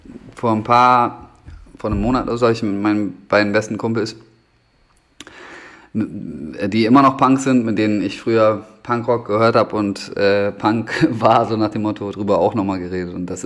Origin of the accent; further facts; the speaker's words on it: Bremen, Germany; da bin ich groß geworden im Endeffekt.